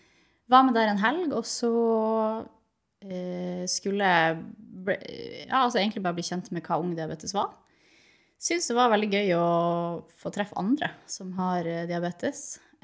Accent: Nordland, Norway; når jeg var sånn 12-13 år, bodde hjemme i Lofoten

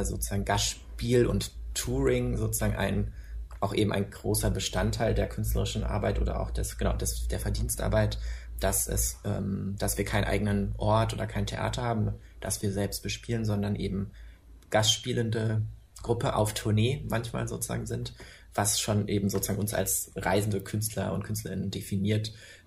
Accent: Lower Saxony, Germany; ich bin in Niedersachsen groß geworden und habe da auch studiert.

